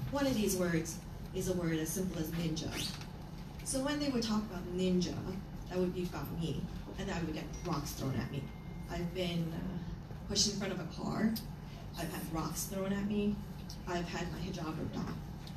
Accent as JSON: {"language": "English", "town": "Bayonne", "region": "New Jersey", "country": "United States", "tie": "born or raised there", "said": "I grew up in America. I lived in Bayonne for most of my life. I don't know if you guys know Bayonne, but it's a very diverse city now, but when I was growing up, it was mostly white."}